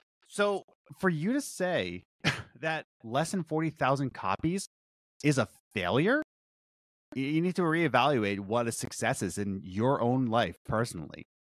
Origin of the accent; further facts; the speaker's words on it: Philadelphia, Pennsylvania, United States; You just have to realize that I'm from Philly.